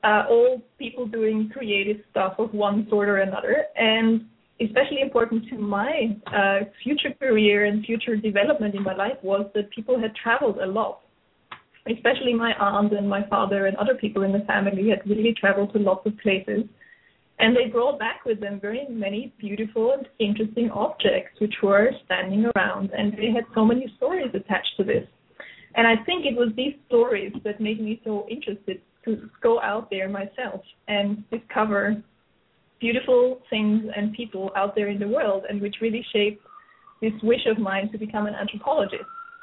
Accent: Austria; now in Norway; I'm originally from Austria, but I haven't lived there in many years. And I work as an anthropologist, currently in Norway

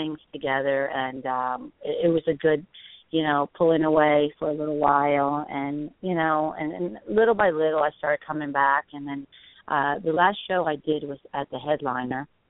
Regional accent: Colombia; I grew up in South America, in Colombia, and my dad was a musician

